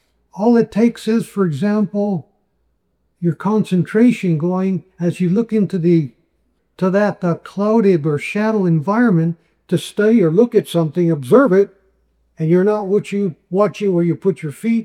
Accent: Panama; Well, I was born here in the Republic of Panama, and as a child growing up, where was your playground? The jungle.

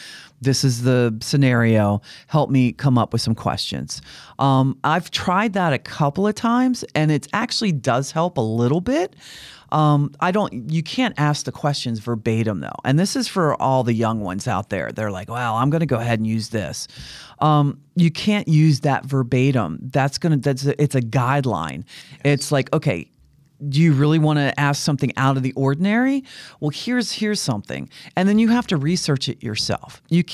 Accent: Laurel, Maryland, United States; because I'm from Maryland, born and raised in Laurel, just outside of Fort Meade.

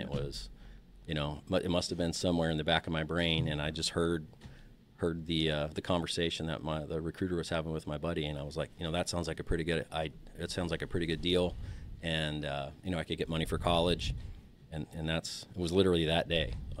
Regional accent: San Diego, California, United States; And kind of the funny story was I grew up in San Diego, so was out at the beach with a friend of mine

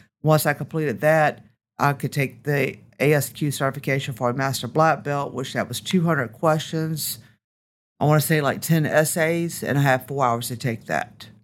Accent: Franklin, Virginia, United States; So I grew up in Franklin, Virginia.

